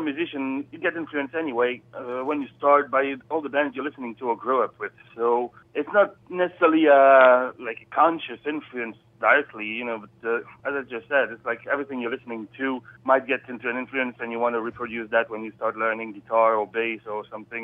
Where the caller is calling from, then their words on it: Belgium